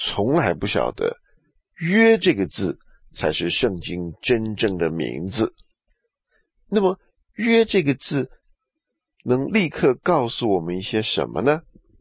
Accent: China; 我们中国人称这本书为圣经呢，是为了尊重。

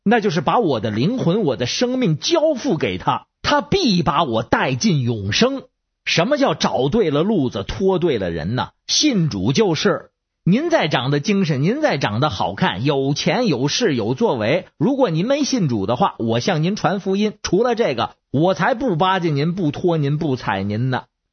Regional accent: Beijing, China; 我是北京的

